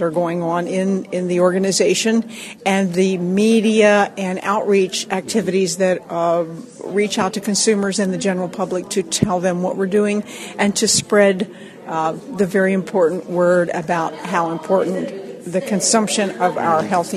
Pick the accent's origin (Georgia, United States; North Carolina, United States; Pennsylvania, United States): Pennsylvania, United States; Seven Valleys; I am from Seven Valleys, Pennsylvania. We have a dairy and dairy beef operation, my husband and I, and we're in South Central Pennsylvania, in the heart of the agricultural country there.